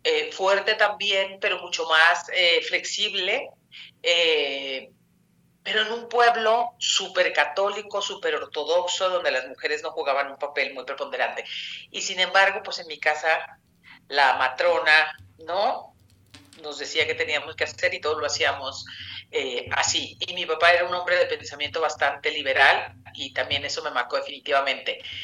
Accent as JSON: {"language": "Spanish", "town": "San José de Gracia", "region": "Jalisco", "country": "Mexico", "said": "Yo soy de San José de Gracia, Jalisco."}